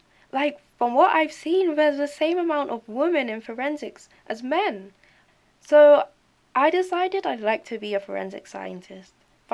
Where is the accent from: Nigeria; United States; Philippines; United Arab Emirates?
Nigeria; now in London, United Kingdom; I'm a black woman, I'm Nigerian, I live in London